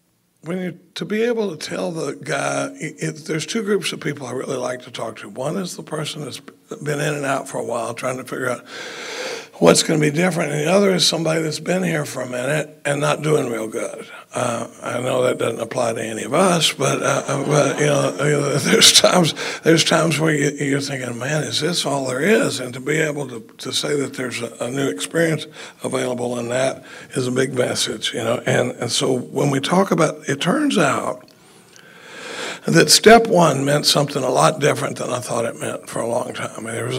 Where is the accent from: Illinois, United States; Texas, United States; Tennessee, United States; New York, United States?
Texas, United States; Dallas; You know, I grew up in Dallas.